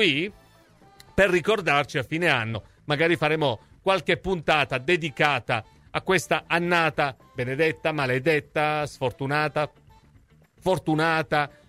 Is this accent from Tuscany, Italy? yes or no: yes; Livorno, Tuscany, Italy; Sono di Livorno, guai a voi se non mi parlate il dialetto livornese